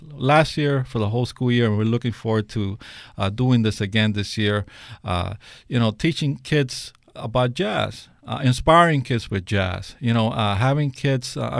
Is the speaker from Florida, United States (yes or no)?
yes; Hialeah, Florida, United States; And, you know, Hialeah is my hometown.